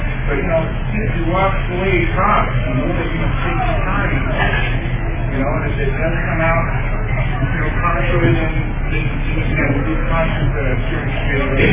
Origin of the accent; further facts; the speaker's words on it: Orange County, California, United States; I'm from Orange County, and we have a lot of trouble with outside issues.